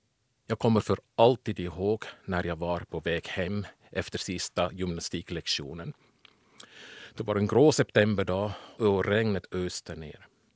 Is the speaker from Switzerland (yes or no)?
yes; Switzerland; Swedish is a second language; now in Finland; Jag växte upp i Schweiz och bor nu sedan 25 år i Finland.